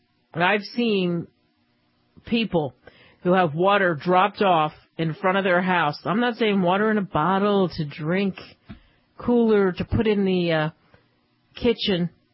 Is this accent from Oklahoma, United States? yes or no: no; Illinois, United States; I'm a Cubs fan, and I grew up in Illinois and all that stuff.